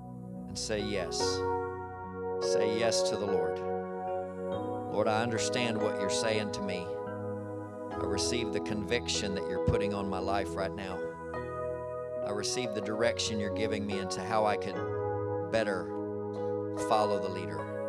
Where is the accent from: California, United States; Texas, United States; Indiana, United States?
Indiana, United States; I was raised in Indiana and he was in Florida, and I was never close to him.